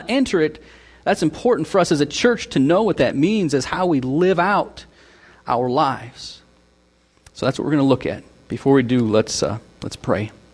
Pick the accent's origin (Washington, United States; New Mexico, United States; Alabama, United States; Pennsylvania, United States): Washington, United States; Seattle; also born or lived in Illinois / Minnesota / Portland, Oregon; now in Wisconsin, United States; I'm originally from Seattle, and I've lived in Washington, of course, and Illinois and Minnesota. That's where I met my wife. And then until 2009, we were in Portland, Oregon.